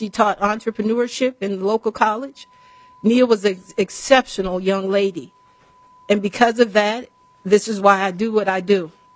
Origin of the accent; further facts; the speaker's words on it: Minneapolis, Minnesota, United States; I'm a native of Minnesota. I grew up in South Minneapolis, about four blocks from Minnehaha Falls.